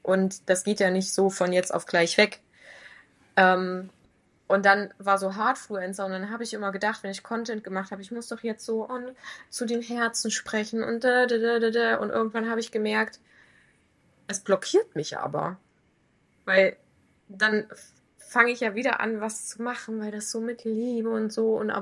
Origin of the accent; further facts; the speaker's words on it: Thuringia, Germany; Ich komme ja aus Thüringen ursprünglich, bin ich groß geworden.